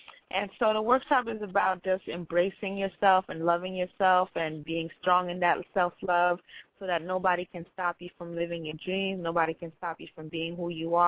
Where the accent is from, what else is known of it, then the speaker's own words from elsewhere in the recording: New York, United States; No, my parents are from Haiti. I was born and raised in Brooklyn.